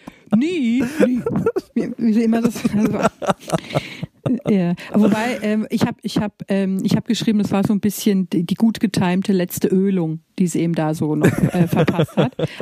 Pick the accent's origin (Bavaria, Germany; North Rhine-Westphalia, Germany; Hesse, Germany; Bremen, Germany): Bavaria, Germany